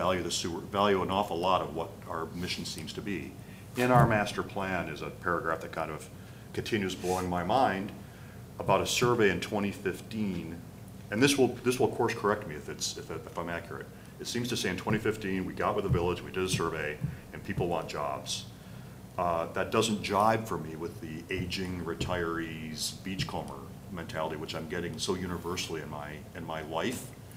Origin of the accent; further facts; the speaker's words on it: Elk Rapids, Michigan, United States; I grew up on farms in Elk Rapids.